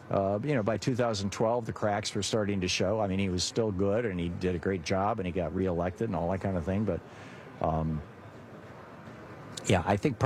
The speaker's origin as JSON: {"language": "English", "region": "Michigan", "country": "United States", "tie": "born or raised there", "said": "I mean, I grew up in Michigan. I remember, you know, Flint. I used to go to Flint. I used to go to Detroit all the time."}